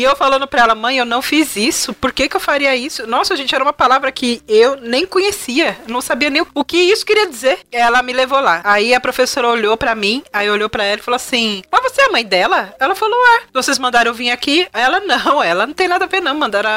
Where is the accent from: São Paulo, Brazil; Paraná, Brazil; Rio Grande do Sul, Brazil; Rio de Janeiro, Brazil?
São Paulo, Brazil; E eu sou nascida e criada de São Paulo, mas eu não falava muito.